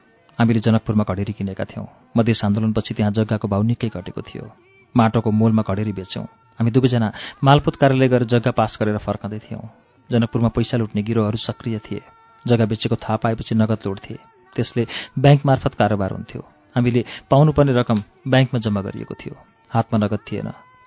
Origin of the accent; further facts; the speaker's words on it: Madhesh Province, Nepal; accent: Pahadi; म जन्मले मधेसी जनजाति हुँ, मैले पहाडी जनजाति केटासँग बिहा गरेकी हुँ, म काठमाडौँमा पढेकी हुनाले मेरो बोलीचाली पहाडीको जस्तो भएको मात्रै हो। सबभन्दा पहिले म नेपाली हुँ, अनि मधेसी हुँ, अनि पहाडी हुँ।